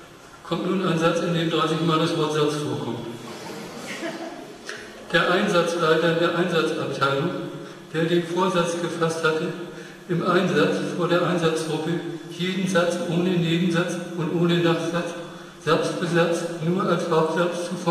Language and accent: German; Osterode am Harz, Lower Saxony, Germany; Ich bin zwar im Harz geboren, in Oster, aber dann sind wir in Osterode